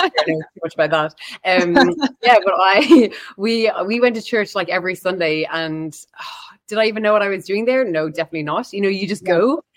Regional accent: Dublin, Leinster, Ireland; born there; So I was born in Dublin in a place called Castleknock. That's like beside one of the biggest gated parks in Europe, the Phoenix Park, where actually the President of Ireland lives.

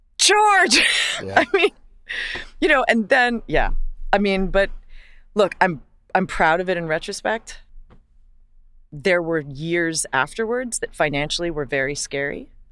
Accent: Hawaii, United States; I'm not Hawaiian. So it's not my land. And like, I, you know, grew up like as a colonizer, not intentionally, you know, I didn't move there when I was a baby.

